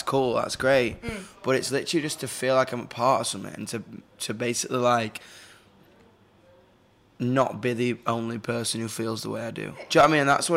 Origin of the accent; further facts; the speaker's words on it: Manchester, North West England, United Kingdom; I'm like, I'm from Manchester. I've never seen the sea.